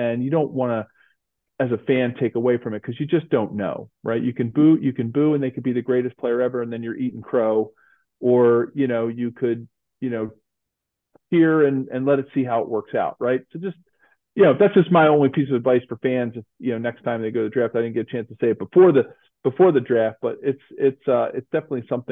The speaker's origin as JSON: {"language": "English", "town": "Philadelphia", "region": "Pennsylvania", "country": "United States", "tie": "born or raised there", "said": "My hometown of Philly, right?"}